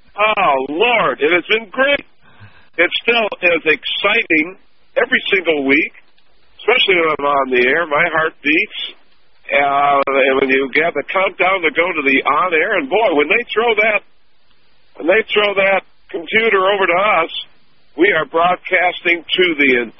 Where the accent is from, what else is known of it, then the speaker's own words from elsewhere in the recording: Detroit, Michigan, United States; I was from Detroit, very racially divided city